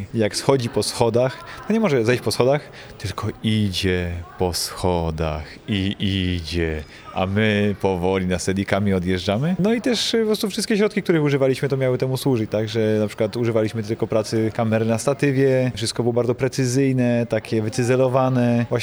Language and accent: Polish; Wadowice, Lesser Poland, Poland; Ja jestem sam z Wadowic, więc mogę użyć chyba bez krępacji słowa, że są małomiasteczkowy.